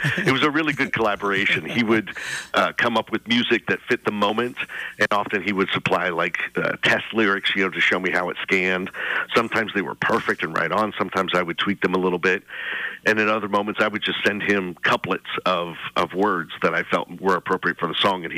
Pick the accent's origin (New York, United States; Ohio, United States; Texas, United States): Ohio, United States; I'm originally from Ohio, so I've got Midwest in me. I recognize the corn.